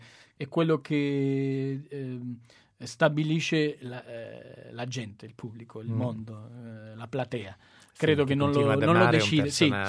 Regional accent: Argentina; tra l'altro … un assiduo frequentatore della mia terra argentina

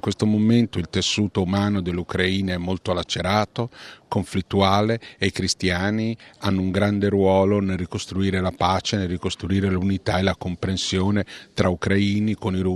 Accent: Mexico City, Mexico; Italian is a second language; Io vengo da Città del Messico, sono impressionato di questa grande città di 35 milioni di abitanti

